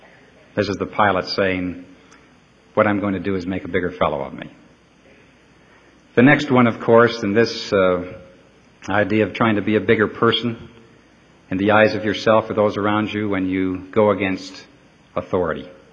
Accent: New York, United States; My father, being from Idaho, and I grew up in New York, told me I'd never learn how to work in New York

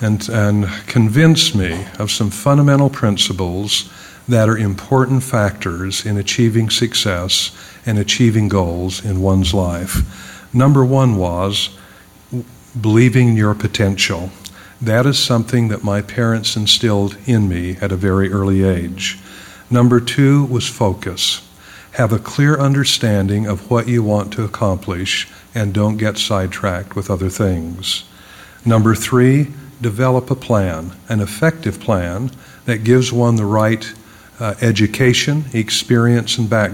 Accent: Ogden, Utah, United States; I chose Weber State in my hometown of Ogden, Utah.

